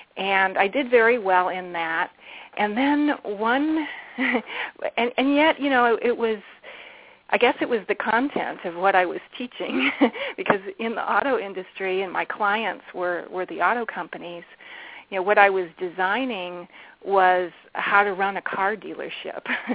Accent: Detroit, Michigan, United States; I grew up in Detroit, Michigan, and you know, the Motor City

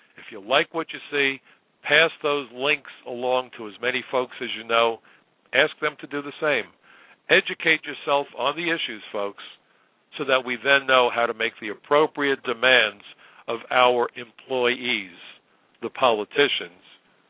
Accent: New York City, New York, United States; I can tell you as a New Yorker, I live in the most diverse city in the United States, if not the world.

